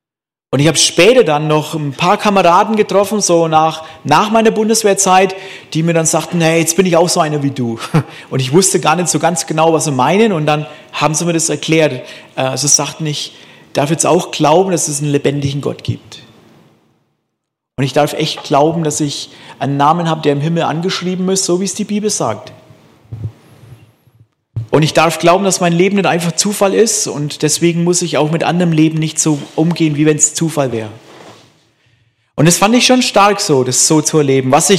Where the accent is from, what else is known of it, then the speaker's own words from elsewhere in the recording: Bavaria, Germany; Ich komme ja aus dem Frankenland. Da war ich 8 Jahre Soldat gewesen